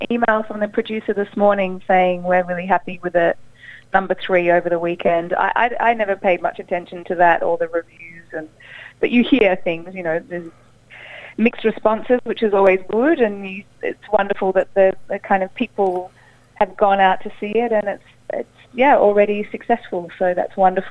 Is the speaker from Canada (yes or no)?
no; Broome, Western Australia, Australia; But I grew up in Broome